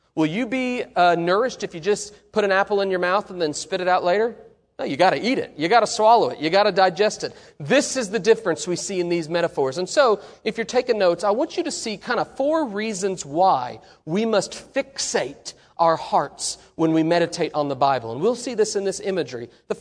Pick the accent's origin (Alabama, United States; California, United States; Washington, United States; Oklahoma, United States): Oklahoma, United States; Now, I grew up in Oklahoma. The soil is not good in Oklahoma.